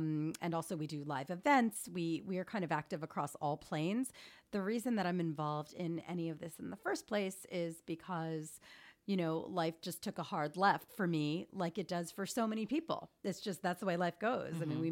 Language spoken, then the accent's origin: English; Philadelphia, Pennsylvania, United States; I'm from Philadelphia originally, so they kept driving back to Philly.